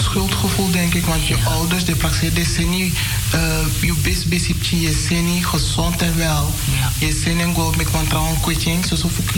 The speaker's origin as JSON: {"language": "Dutch", "country": "Suriname", "said": "Want ik ben Surinamer. Ik ben geen Antilliaan."}